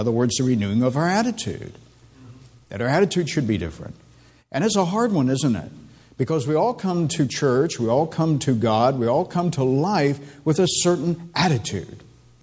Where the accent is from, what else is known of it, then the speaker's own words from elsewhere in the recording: West Virginia, United States; people often make fun of where I grew up in West Virginia, up in the mountains, and because we were kind of 10 years behind everyone else.